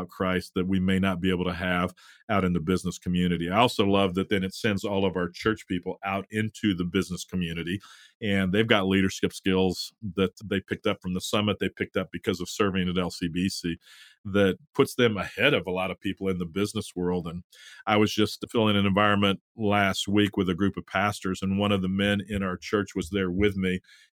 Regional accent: Dallas, Texas, United States; I grew up in Dallas, Phil. I lived in Dallas for 10 years after seminary.

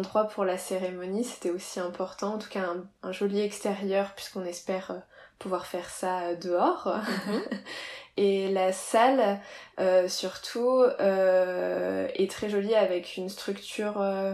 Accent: Reims, Grand Est, France; Comme je te le disais, moi je viens de Reims

